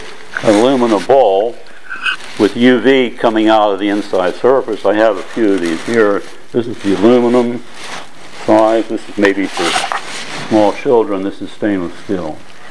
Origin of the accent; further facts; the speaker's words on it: United States; now in Hong Kong; I'm an American living in Hong Kong